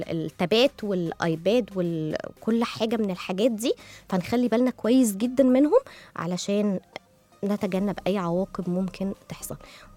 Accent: Egypt; وده عندنا في مصر.

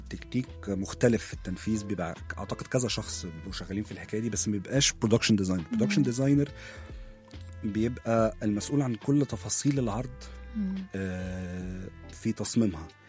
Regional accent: Egypt; انا جاي من مصر، وبالتالي وطبعا يعني انا جاي من مصر وعندي الارث المصري كاملا، زائد ان انا متربي على السينما بتاعتهم والموسيقى بتاعتهم، فعندي كمان البعد الغربي في الحكاية.

